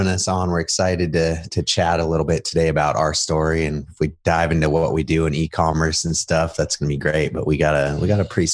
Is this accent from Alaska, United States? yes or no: yes; Alaska, United States; And so I actually was born and raised in Alaska, and my dad grew up fishing with his dad. Then I grew up fishing with my dad.